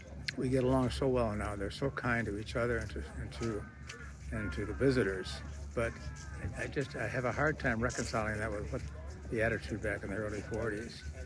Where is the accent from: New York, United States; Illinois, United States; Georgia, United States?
Illinois, United States; Chicago; Chicago, Illinois.